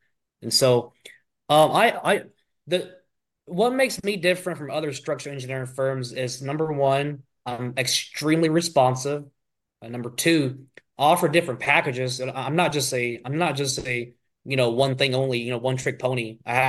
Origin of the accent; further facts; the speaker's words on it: Valdese, North Carolina, United States; also born or lived in Sacramento; I was born in Sacramento. We moved to North Carolina in 96. And then I grew up most of my life in Valdez, North Carolina. It's a little small town going towards Morganton and Asheville.